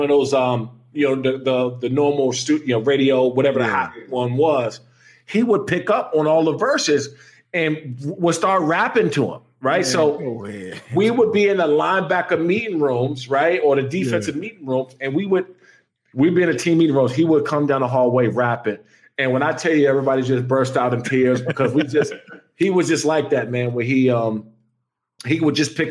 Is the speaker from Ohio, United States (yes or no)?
no; Maryland, United States; I grew up in Prince George's County. And so I went to Frederick Douglass High School in Upper Marlboro.